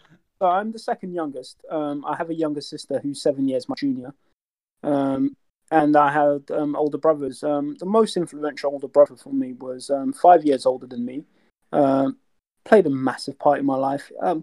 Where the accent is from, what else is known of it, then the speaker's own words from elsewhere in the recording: London, United Kingdom; I am 34 years old. I am from North London. I represent a black and ethnic minority background. My original background is black African